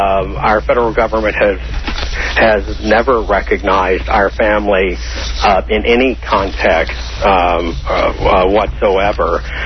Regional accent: Port Arthur, Texas, United States; And I'm from Port Arthur, Texas, about 90 miles from Houston.

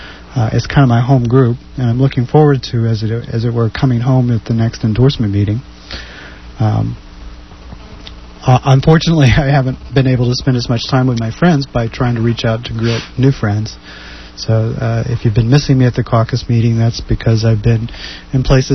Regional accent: Texas, United States; now in Houston, United States; No, I grew up out in West Texas. Okay. I grew up out in West Texas, but I went to school here in Houston at Rice University

